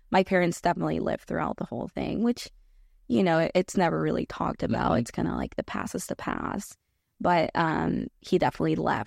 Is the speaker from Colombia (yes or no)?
yes; Colombia; accent: Colombian; but I feel like that's why I'm very Colombian. I feel like I haven't lost my culture. My accent in Spanish is very Colombian.